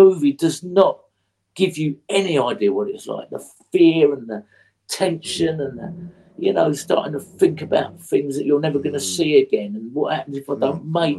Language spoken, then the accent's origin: English; Whitstable, South East England, United Kingdom; When I did the show, the one I filmed in my hometown in Hastings, Whitstable.